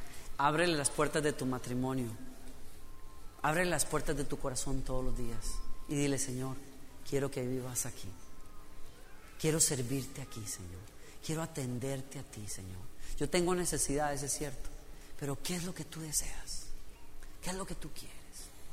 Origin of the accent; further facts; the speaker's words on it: Costa Rica; moved away; Cuando yo salí de Costa Rica la primera vez, yo pensaba que los costarricenses éramos buenos anfitriones